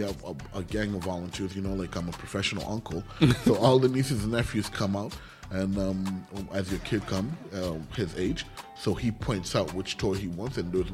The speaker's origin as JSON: {"language": "English", "town": "Montreal", "region": "Quebec", "country": "Canada", "said": "I'm from the hood. I'm from Ama Bay."}